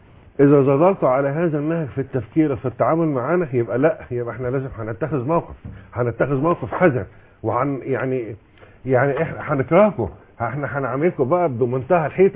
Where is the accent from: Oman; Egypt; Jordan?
Egypt; احنا مصريين